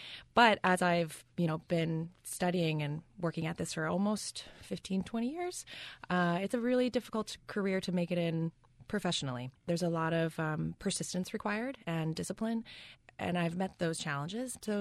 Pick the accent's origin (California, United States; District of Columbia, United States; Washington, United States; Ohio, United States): Ohio, United States; North Canton; Yes. Born and raised in North Canton, Ohio, just about an hour south of Cleveland.